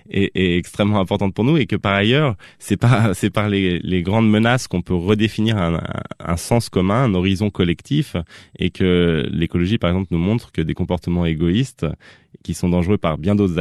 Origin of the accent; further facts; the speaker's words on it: Paris, Île-de-France, France; born there; pas là où je suis né, parce que je suis né à Paris.